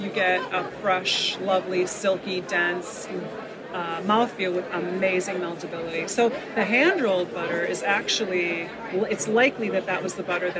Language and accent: English; Green Bay, Wisconsin, United States; So I grew up in Green Bay, Wisconsin